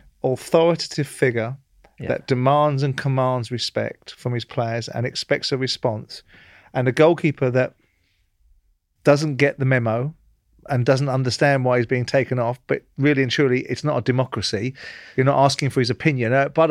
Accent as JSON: {"language": "English", "region": "England", "country": "United Kingdom", "said": "I mean, obviously, I'm sitting there as an Englishman that got beaten in the Euros last time by you lot."}